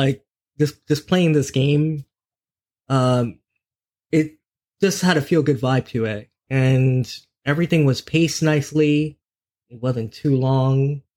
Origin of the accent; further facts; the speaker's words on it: New York, United States; especially in the New York setting, since I'm from New York.